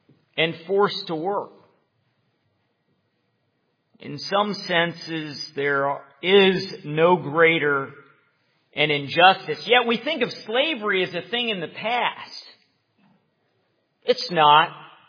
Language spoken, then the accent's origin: English; Richmond, Virginia, United States; I come from Richmond, Virginia, the former capital of the Confederacy.